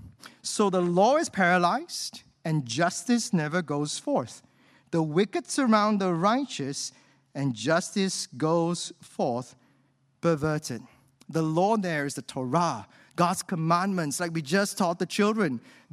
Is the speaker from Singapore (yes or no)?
yes; Singapore; Now, friends, I'm a Singaporean, and many of you here are Singaporeans too.